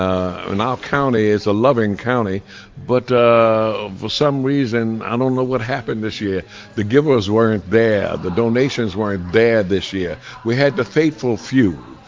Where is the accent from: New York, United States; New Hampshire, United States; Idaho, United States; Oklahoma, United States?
New York, United States; New York City; born there; I was born in New York City, and a lot of years ago, I'm a graduate of New York University, Columbia University.